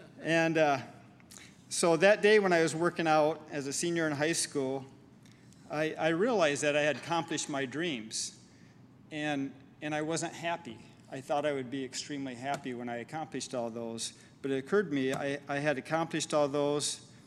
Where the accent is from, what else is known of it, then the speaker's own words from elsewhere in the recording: South Haven, Michigan, United States; We moved from South Haven to Grand Rapids.